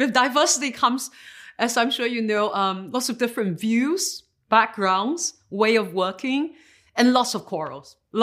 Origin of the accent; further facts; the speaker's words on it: Singapore; I'm ethnically Chinese, but, you know, I've been three generations outside of China. I was born and raised in Singapore.